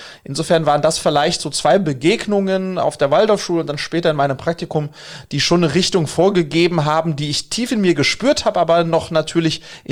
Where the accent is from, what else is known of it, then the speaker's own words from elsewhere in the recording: Wiesbaden, Hesse, Germany; ich bin in Wiesbaden groß geworden